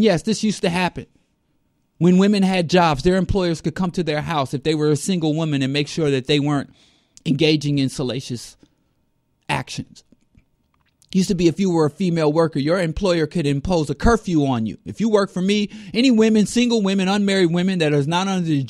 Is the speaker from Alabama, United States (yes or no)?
no; Brooklyn, New York, United States; I'm from Marcy. I am Brooklyn. The streets of Brooklyn.